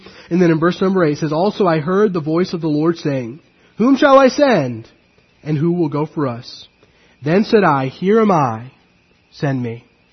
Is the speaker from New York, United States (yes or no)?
no; California, United States; I grew up in California, and if you know anything about California, it's well known for the wildfires